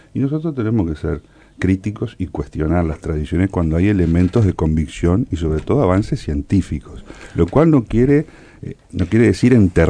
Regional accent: Uruguay; nuestra vida como uruguayos, como seres humanos

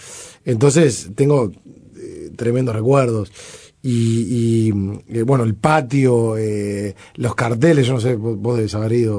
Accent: Montevideo, Uruguay; No, yo nací en Jacinto Vera, en la calle Antonio Machado. Me mudé a Malvin.

